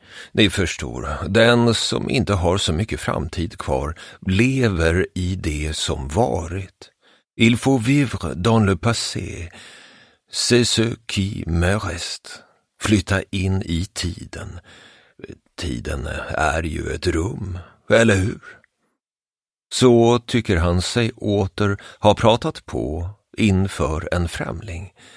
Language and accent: Swedish; Sweden; Nej då, inte alls. Jag är svensk och söker huset där en landsman, Ivar Kryger, bodde.